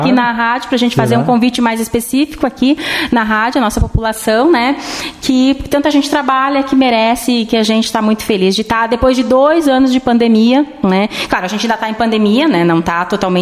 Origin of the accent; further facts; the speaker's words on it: Porto Alegre, Rio Grande do Sul, Brazil; born there; eu sou natural de Porto Alegre. Na época, meus pais estavam trabalhando lá. Eles são da região de Passo Fundo, Marau, ali nas proximidades, né?